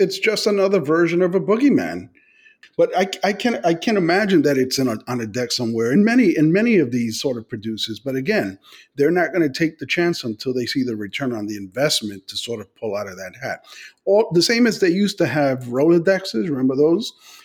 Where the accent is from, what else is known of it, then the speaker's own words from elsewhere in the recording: Bronx, New York, United States; I grew up in the South Bronx, and I was together with my African American brothers, elbow to elbow every day.